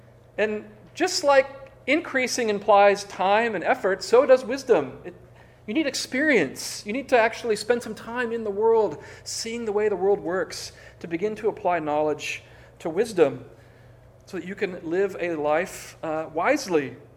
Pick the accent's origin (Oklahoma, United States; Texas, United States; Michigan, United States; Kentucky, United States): Michigan, United States; Concord; Try growing up in Concord, Michigan, where I grew up.